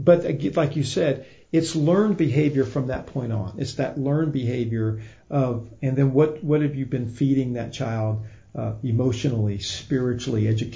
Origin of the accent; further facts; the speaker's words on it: the South, United States; I have said, look, I grew up in the South.